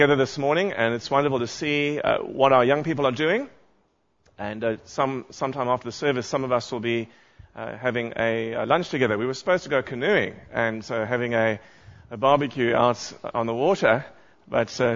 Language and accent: English; South Africa; I must say, as a South African, I'm delighted to see that rugby is on the agenda.